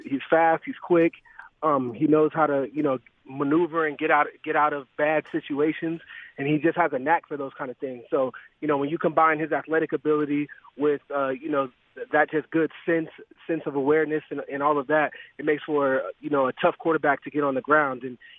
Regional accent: Arizona, United States; this is where I usually spend the off-season in Arizona, and I wanted to start to make an impact in my hometown.

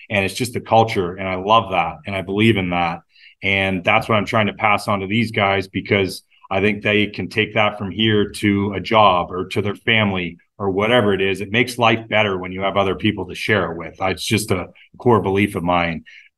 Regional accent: Ontario, Canada; That was my hometown. I grew

